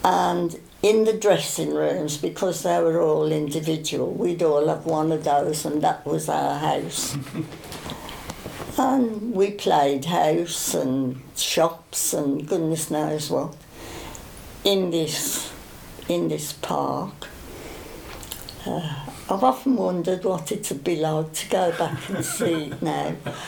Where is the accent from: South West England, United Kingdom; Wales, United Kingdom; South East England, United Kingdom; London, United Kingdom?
Wales, United Kingdom; accent: Welsh; People used to keep coming up and saying to me, say something. And it was because they wanted to hear my Welsh accent.